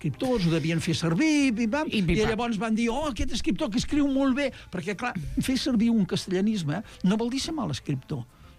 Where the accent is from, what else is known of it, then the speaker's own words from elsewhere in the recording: Catalonia, Spain; aquí al Camp de Tarragona, d'on soc jo